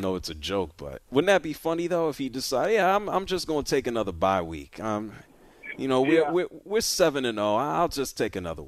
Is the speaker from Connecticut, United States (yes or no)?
no; Bronx, New York, United States; also born or lived in Westchester; Yeah, I'm from the Bronx. My family's from Harlem. I spent many a years in Westchester.